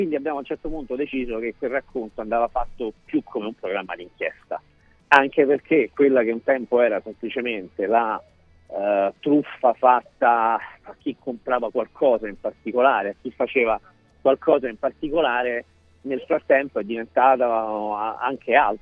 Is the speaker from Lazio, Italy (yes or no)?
yes; Ostia, Lazio, Italy; io vengo da Ostia e lì mi hanno insegnato a rispondere non sempre nel modo migliore